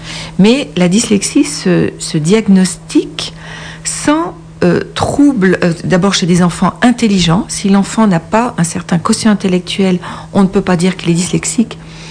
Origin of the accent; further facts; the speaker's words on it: Auvergne-Rhône-Alpes, France; je viens de Haute-Savoie en France